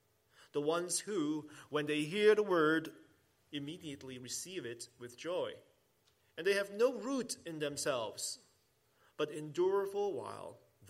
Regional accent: Hong Kong; When I was young, growing up in Hong Kong

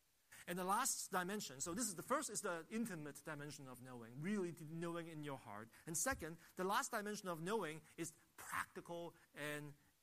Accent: Hong Kong; a song that I knew when I was very little growing up in Hong Kong.

